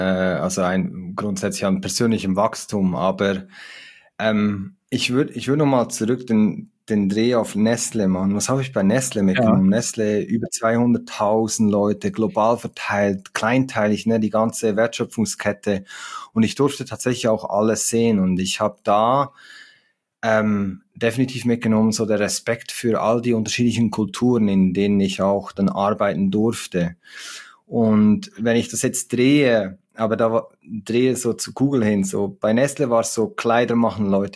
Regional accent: Zurich, Switzerland; born there; accent: Swiss; auch stolzer Schweizer und ich werde den Akzent im Deutschen nicht los, das ist halt so. Genau, gebürtig aus Zürich, aus der Schweiz

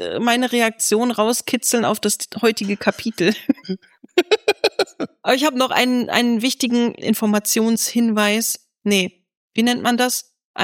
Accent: Northern Germany, Germany; Ich komme ja nun mal aus dem Norden und da haben wir halt Teetiet nachmittags gehalten

